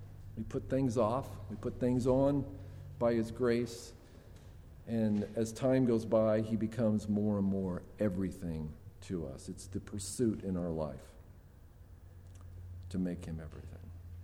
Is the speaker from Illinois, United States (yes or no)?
no; McPherson, Kansas, United States; I grew up in the 60s and the 70s. And I didn't grow up in Nazareth. I grew up in McPherson, which isn't very far away from here.